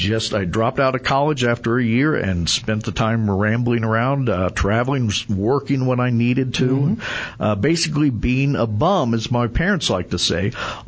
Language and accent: English; Cincinnati, Ohio, United States; I came out as a college student. I was in love with the West. I grew up in Cincinnati, Ohio, and knew I wanted to go West